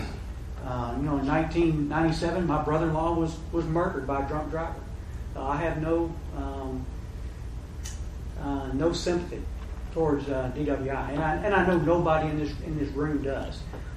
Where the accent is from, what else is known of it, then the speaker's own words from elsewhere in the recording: Arkansas, United States; I grew up in Pulaski County. I don't want what Pulaski County has to offer.